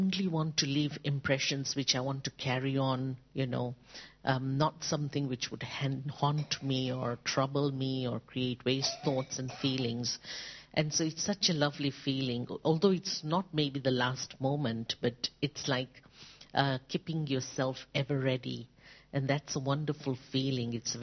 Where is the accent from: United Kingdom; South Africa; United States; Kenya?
Kenya; from Kenya, Africa